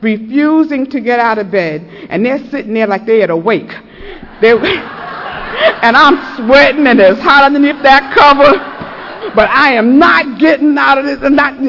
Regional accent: New York, United States; and she had come up from Indiana, I was from New York.

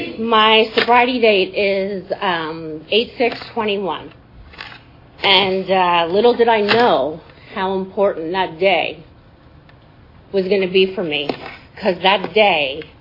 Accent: New Jersey, United States; born there; I was born in New Jersey from a family of six.

